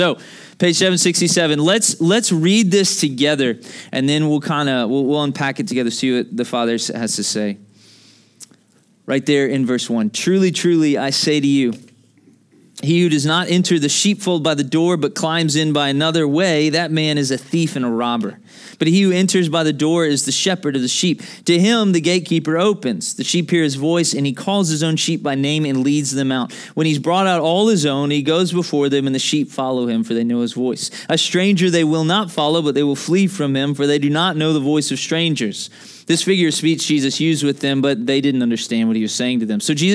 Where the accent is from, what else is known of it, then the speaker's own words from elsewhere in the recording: Memphis, Tennessee, United States; But yeah, we're from Memphis, Tennessee, which is, well, I was born and raised in Memphis.